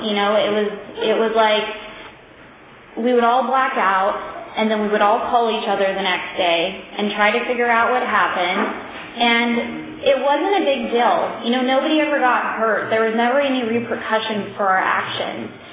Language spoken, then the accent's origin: English; California, United States; I grew up in Tulare County, and I came from a great family.